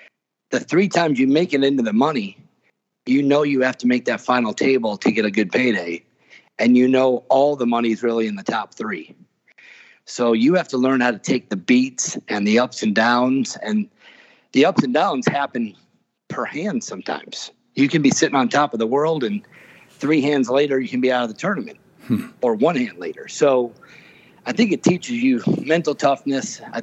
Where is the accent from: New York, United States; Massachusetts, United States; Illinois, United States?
Illinois, United States; Rockford; growing up in Rockford, I was a hockey player in the wintertime and a BMX rider in the summertime.